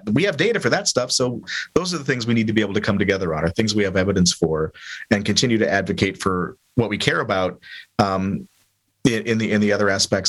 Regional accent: Minnesota, United States; Like, I'm from Minnesota, right? So I'm a Minnesota Vikings fan.

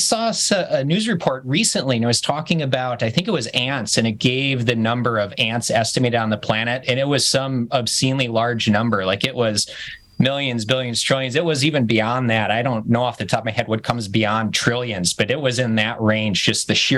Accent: Franksville, Wisconsin, United States; I did, yeah. I grew up in Racine County, a little farm town called Franksville, which is pretty close to the Milwaukee county line.

